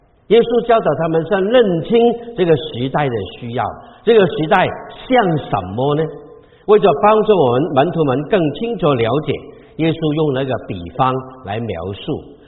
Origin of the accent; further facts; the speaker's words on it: Guangdong, China; 我是广东人哈，